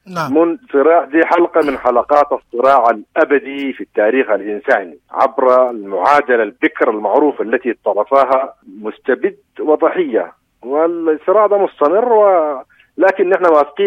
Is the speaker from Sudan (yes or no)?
yes; Sudan; لكن يظل الحل بأيدينا نحن كسودانيين